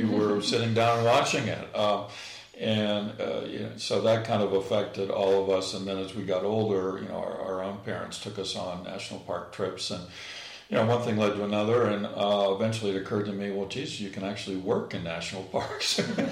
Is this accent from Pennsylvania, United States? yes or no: yes; Pennsylvania, United States; I grew up in Western Pennsylvania.